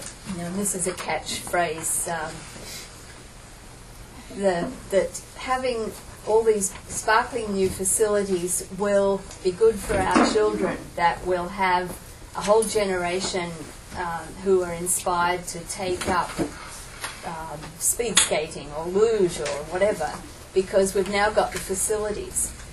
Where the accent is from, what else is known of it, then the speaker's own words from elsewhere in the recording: Sydney, New South Wales, Australia; I'm from Sydney, and I sort of know the mentality about sport.